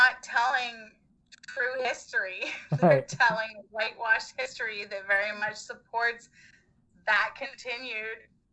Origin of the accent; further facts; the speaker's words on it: Canada; I'll say that as a Canadian. Like, I'm very left to most Canadians